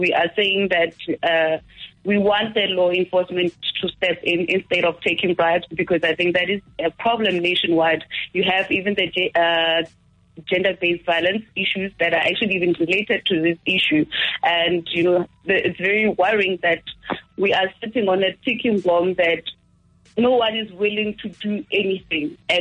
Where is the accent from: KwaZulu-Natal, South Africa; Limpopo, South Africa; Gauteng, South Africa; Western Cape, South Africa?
Limpopo, South Africa; And I'm from Limpopo, let me just tell you.